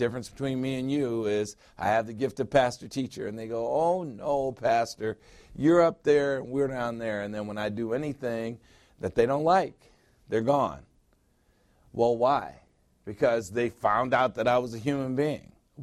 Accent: Illinois, United States; Because I grew up in Illinois. I lived in Illinois for 40 years.

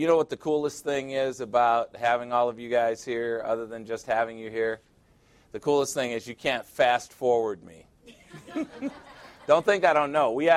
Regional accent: Chicago, Illinois, United States; I'm from Chicago, which is Warsaw, Poland in the United States, 1 million Polish people in Chicago.

